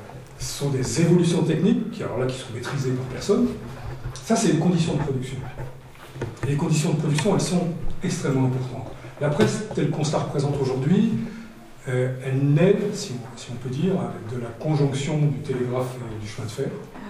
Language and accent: French; Bourgogne-Franche-Comté, France; Et j'ai grandi en Haute-Saône.